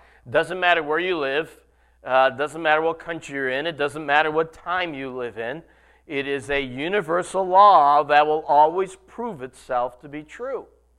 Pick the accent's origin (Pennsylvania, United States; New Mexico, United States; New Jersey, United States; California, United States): Pennsylvania, United States; Dunmore; When I was a kid growing up in Dunmore